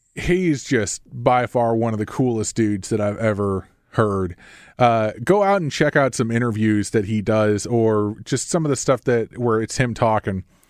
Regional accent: Illinois, United States; I'm not even an actual Southerner. I was born in Southern Illinois. That's where I was raised.

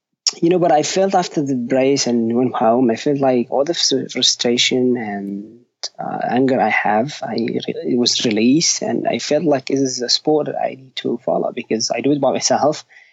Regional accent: Jordan; I was born and raised in east of Jordan. It's about 2 hours drive from the capital, Amman. It's about the countryside out of Amman.

